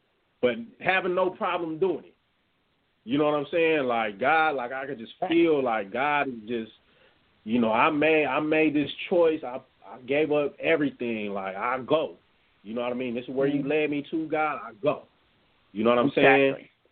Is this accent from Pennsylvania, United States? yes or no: no; San Diego, California, United States; also born or lived in Los Angeles; I'm from San Diego, California.